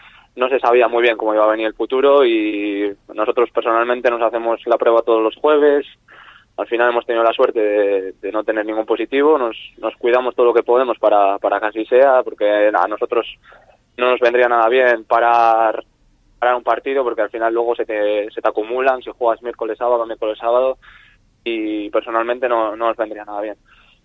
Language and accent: Spanish; Laredo, Cantabria, Spain; con el equipo de mi pueblo, que es el Laredo